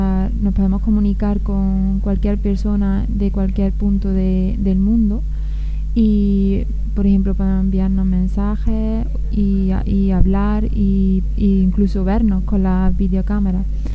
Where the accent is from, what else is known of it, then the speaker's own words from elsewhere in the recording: Córdoba, Andalusia, Spain; vengo del sur de España, de Córdoba